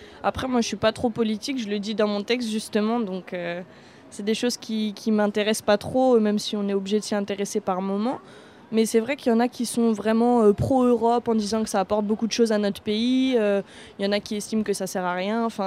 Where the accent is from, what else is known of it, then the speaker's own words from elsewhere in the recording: France; Et des fois, on est aussi mal vu quand on vient de France dans d'autres pays.